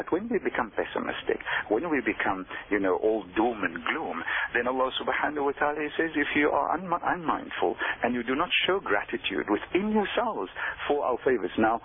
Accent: South Africa; as Muslim South African citizens, to express our identities, to express our aspirations as Muslims in this country

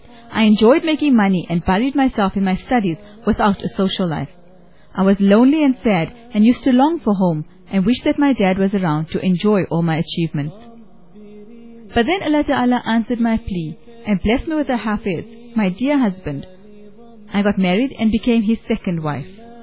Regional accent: Durban, KwaZulu-Natal, South Africa; born there; now in Johannesburg, South Africa; I was born in Durban. I've come a long way to Johannesburg.

